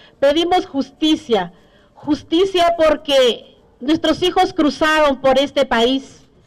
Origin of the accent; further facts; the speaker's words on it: Honduras; vengo de Honduras.